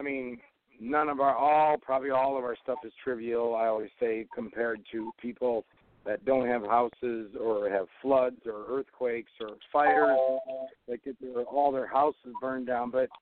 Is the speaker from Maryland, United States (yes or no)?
no; Spring Valley, Minnesota, United States; also born or lived in Owatonna; I was born in Owatonna, Minnesota in 1960. I grew up in Spring Valley, Minnesota, worshiping Batman.